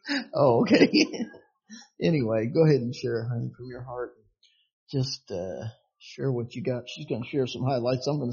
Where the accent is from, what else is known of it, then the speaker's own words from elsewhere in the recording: Oklahoma, United States; accent: Oklahoma; That's Oklahoma. So if you hear my accent, just forgive it and just keep listening.